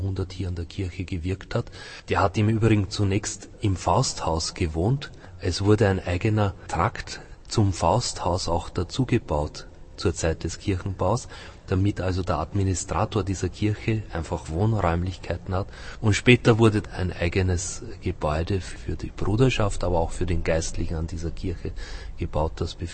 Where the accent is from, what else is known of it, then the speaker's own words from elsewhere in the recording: Austria; also born or lived in Vienna; Aber ich selber, ich bin ja kein Prager natürlich, ich bin ein Österreicher, habe die letzten Jahre in Wien gelebt.